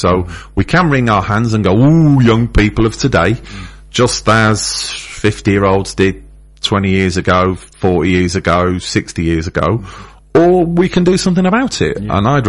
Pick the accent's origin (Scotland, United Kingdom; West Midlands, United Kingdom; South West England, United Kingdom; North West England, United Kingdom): North West England, United Kingdom; Manchester; growing up in Manchester in the late 70s, mid-80s